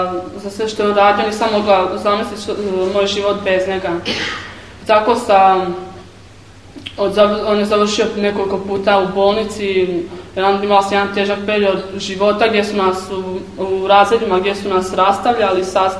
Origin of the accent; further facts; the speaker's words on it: Osijek-Baranja County, Croatia; imam 17 godina, već 10 mjeseci sam u zajednici. Dolazim iz Hrvatske, blizu Osijeka, jedan grad.